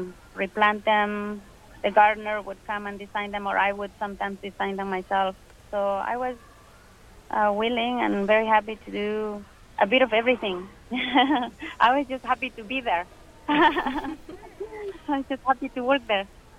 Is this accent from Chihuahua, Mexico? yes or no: no; Puerto Escondido, Oaxaca, Mexico; I come from the state of Oaxaca, which is on the Pacific coast. And my hometown is a fishing village called Puerto Escondido.